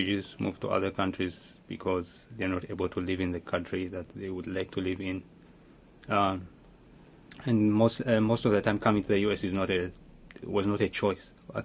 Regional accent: Ethiopia; now in Philadelphia, United States; I'm originally from Ethiopia. My parents are from two different countries, Eritrea and Ethiopia. They used to be one country, but they split at some point. And that's partly the reason for why we became refugees.

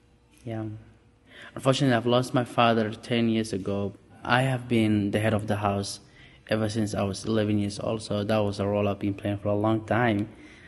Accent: Somalia; now in United States; I am originally from Somalia and I've been in the United States for 3.5 years now. So yeah, I came here with my mom and my siblings.

